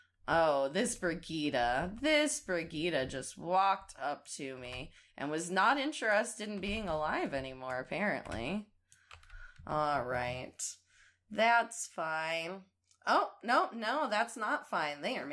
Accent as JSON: {"language": "English", "country": "United States", "said": "I'm American. I am American."}